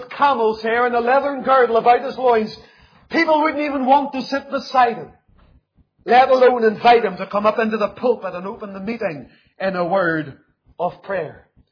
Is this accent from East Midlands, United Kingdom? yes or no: no; Lisburn, Northern Ireland, United Kingdom; growing up in Lisburn